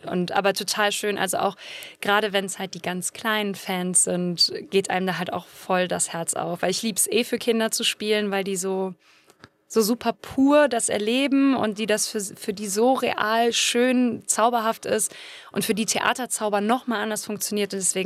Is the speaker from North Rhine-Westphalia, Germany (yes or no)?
yes; North Rhine-Westphalia, Germany; Und ich komme, wie gesagt, aus Nordrhein-Westfalen, bin auch in Nordrhein-Westfalen auf eine Schauspielschule gegangen